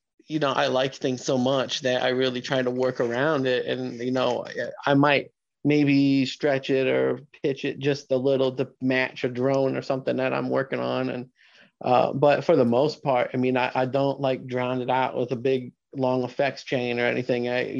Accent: Pekin, Illinois, United States; he lived in my hometown of Pekin

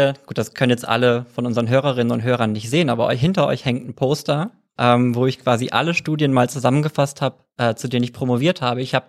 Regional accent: Kiel, Schleswig-Holstein, Germany; ich bin gar nicht aus dem Ruhrgebiet. Ich bin gar nicht aus NRW. Ich bin in Schleswig-Holstein in Kiel aufgewachsen, bin dann in einem Dorf bei Kiel zur Schule gegangen

